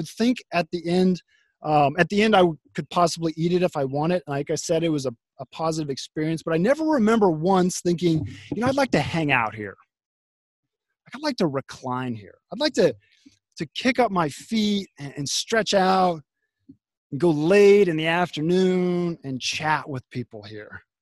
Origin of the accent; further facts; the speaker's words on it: Springfield, Missouri, United States; So when I was living, actually speaking of when I grew up in Springfield, Missouri.